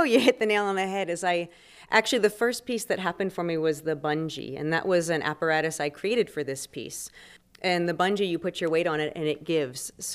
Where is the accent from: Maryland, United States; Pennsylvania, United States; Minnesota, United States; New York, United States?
Maryland, United States; I offer stories from my youth growing up with a Cajun father. I grew up in Maryland, but my family's all in Lafayette, so I had that upbringing.